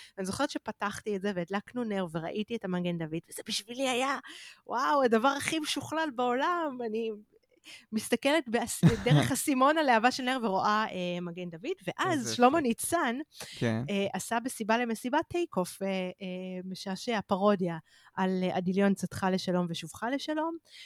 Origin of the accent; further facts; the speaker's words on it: Holon, Tel Aviv District, Israel; תראה, אני מחולון, אבל סבא וסבתא שלי תל אביבים ככה זה